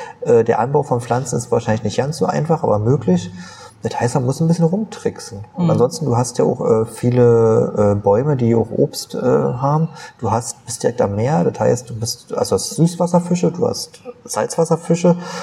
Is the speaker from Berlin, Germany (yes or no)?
yes; Berlin, Germany; Und ich bin ja in Berlin aufgewachsen.